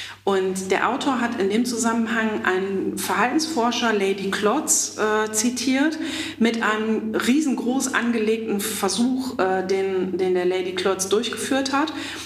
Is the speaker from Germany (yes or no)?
yes; Germany; ich komme ja aus Deutschland